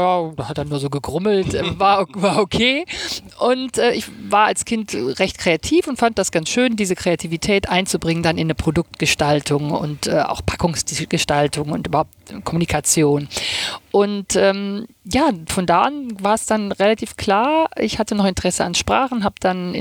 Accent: North Rhine-Westphalia, Germany; now in Hamburg, Germany; Ich komme aus dem Rheinland, hört man ja auch immer noch, obwohl ich schon so lange in Hamburg bin.

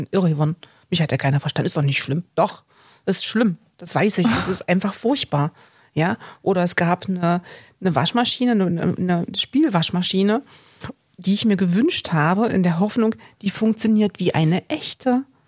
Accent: Olvenstedt, Saxony-Anhalt, Germany; ich bin ja in der DDR aufgewachsen, da gab es ja auch den Hort und ich bin in Olfenstedt aufgewachsen.

